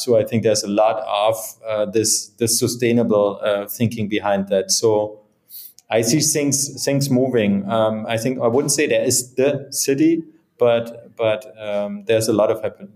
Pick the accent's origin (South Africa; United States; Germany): Germany; Berlin; So I'm from Berlin, so I love Berlin.